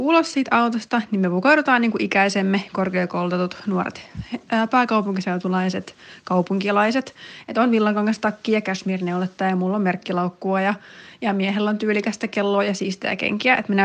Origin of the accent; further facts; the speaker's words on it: Uusimaa, Finland; Me ollaan pääkaupunkiseutulaisia, korkeasti koulutettuja nuoria aikuisia.